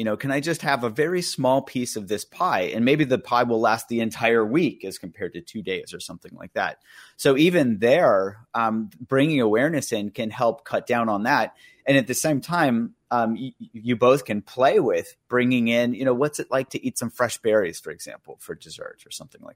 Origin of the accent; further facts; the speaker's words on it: Indiana, United States; So I grew up in Indiana. My uncle and my grandparents were farmers